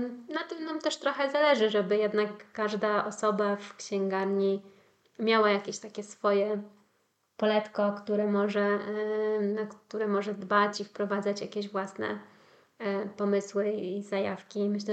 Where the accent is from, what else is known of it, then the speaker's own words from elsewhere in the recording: Wrocław, Lower Silesian Voivodeship, Poland; tak, jestem z Wrocławia, studiowałam w Poznaniu.